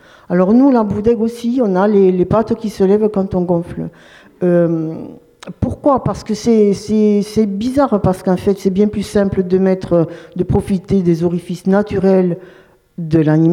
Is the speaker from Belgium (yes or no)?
yes; Belgium; now in France; moi je suis pas d'ici. Je n'ai pas l'occitan dans mes chromosomes. Donc en fait, je viens du Grand Nord, du pays des géants, des dragons, de la Belgique.